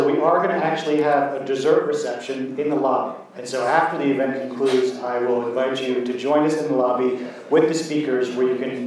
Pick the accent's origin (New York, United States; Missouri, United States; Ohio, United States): New York, United States; So I grew up in New York and learned a lot more about the Holocaust than I did about slavery.